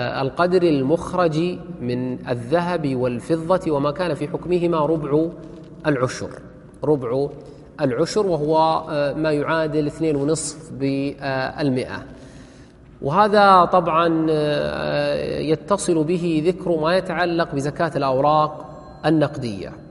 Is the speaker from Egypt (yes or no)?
no; Saudi Arabia; عندنا في السعودية